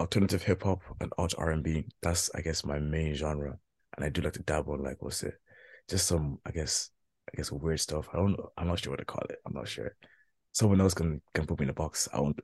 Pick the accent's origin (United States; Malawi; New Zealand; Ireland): Malawi; born there; I do want to not forget my African heritage. I was born in Malawi. I am Malawian.